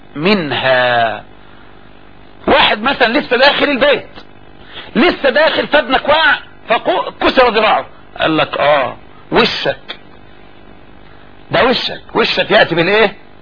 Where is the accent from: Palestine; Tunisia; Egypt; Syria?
Egypt; يعني اللي احنا بنسميه عندنا في مصر بالعامية مطهر